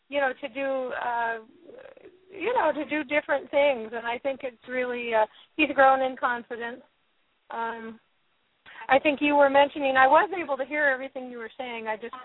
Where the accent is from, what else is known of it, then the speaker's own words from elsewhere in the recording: California, United States; we were driving in my home state of California.